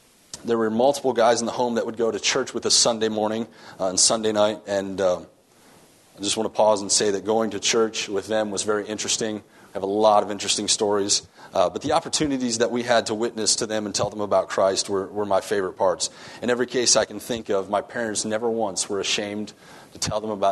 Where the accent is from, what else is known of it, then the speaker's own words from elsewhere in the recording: Michigan, United States; moved away as an adult; I was born in Michigan. I was raised there my entire life until 18 years of age.